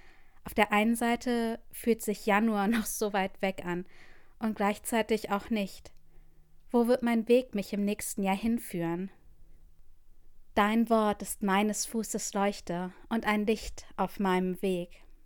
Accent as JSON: {"language": "German", "country": "Norway", "said": "Diese Psalmkomposition habe ich 2012 während der Sommerfreizeit meiner Heimatgemeinde in Norwegen geschrieben"}